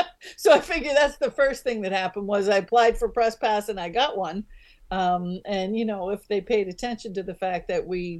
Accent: Pennsylvania, United States; these big names that come to town, I'm from Pennsylvania.

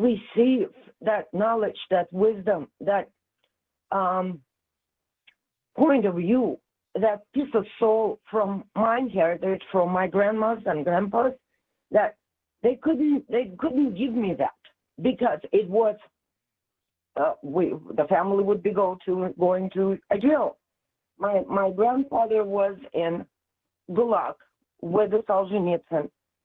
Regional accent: Russia; English is a second language; I'm from Russia, and in my house, we had to, I have a mixed house. My mama's side is Jewish, and my papa's side is Armenian, which are Christians.

